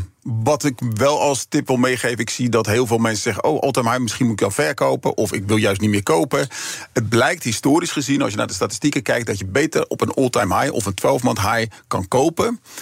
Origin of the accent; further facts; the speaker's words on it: Netherlands; Maar het is wel dat wij als Nederlanders met z'n allen die 2,8 miljard moeten gaan bezuinigen ergens anders.